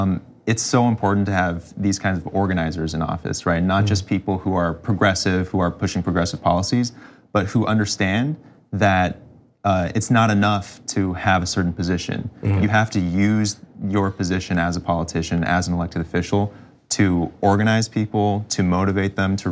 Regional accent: Washington, United States; I'm actually from Washington State.

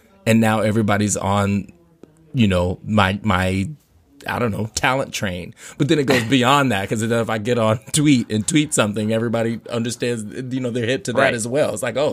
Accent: Anchorage, Alaska, United States; also born or lived in Louisiana; I moved to Alaska from Louisiana when I was about 10 or 11, you know.

